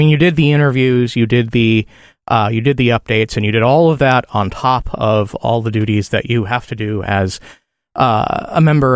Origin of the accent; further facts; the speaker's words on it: Illinois, United States; other states like New York and actually my home state of Illinois.